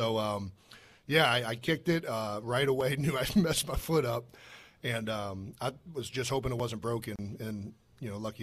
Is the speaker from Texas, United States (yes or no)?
no; Cleveland, Ohio, United States; I grew up in Cleveland, Ohio, which is obviously not Philadelphia, but, it's a blue collar, you know, hardworking, you know, born off of an industry city.